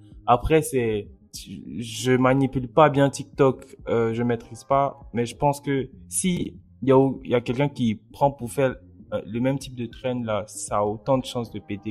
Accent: Côte d’Ivoire; ça aborde un truc qui est connu de tous ici en tant qu'Ivoirien, tu vois.

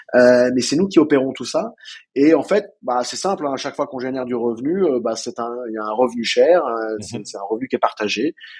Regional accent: France; moved away; en tant que Français. Bon, ça fait 18 ans que je ne vis plus en France

